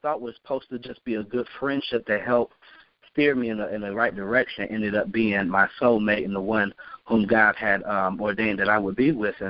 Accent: Ohio, United States; also born or lived in Alabama; now in Nashville, United States; I was born in Alabama, and so I grew up in Ohio. I was born in Florence, Alabama.

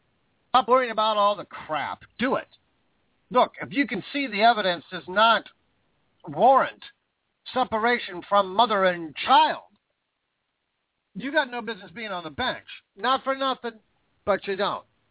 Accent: Vancouver, Washington, United States; An old friend of mine from the car industry, back in my hometown of Vancouver, Washington.

